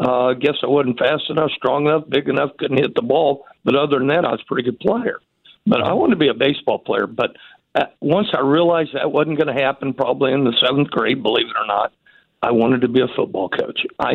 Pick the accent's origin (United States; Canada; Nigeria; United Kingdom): United States; Wichita, Kansas; I'm from Wichita, Kansas. I went to Clark Elementary all 6 years, went to Curtis Middle School all 3 years, went to Southeast High School. All 3 years. So I'm born, raised, and very proud to be a Wichitan.